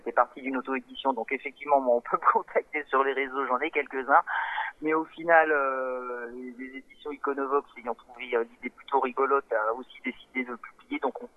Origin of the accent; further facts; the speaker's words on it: Nevers, Bourgogne-Franche-Comté, France; c'est parti de Nevers parce que je suis de Nevers et que je connais un peu la ville